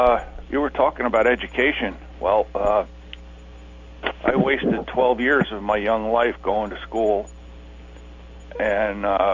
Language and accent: English; New Jersey, United States; and I grew up in New Jersey, you know, and there were, back in the 60s and 70s, there were a lot of entry-level jobs that a young man could get